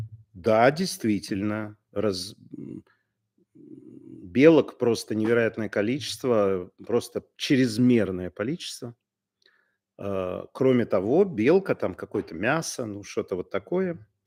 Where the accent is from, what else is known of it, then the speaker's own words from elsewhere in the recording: Lviv, Lviv Oblast, Ukraine; он львовянин, ну, вы понимаете, мой родной город.